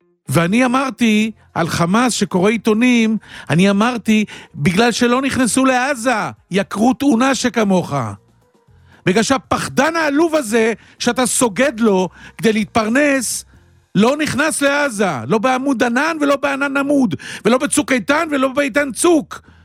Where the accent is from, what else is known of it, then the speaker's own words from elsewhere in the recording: Holon, Tel Aviv District, Israel; אני בא מתוך האירוע הזה, אני מחולון